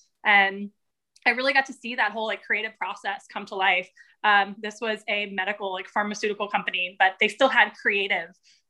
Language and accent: English; Indiana, United States; also born or lived in New York / Florida / Maryland; I was born in New York and then we lived in Florida. I grew up like for 10 years in Indiana, right outside of Indianapolis. And then we moved to Maryland. So I did half of high school in Maryland and then I stayed there for college.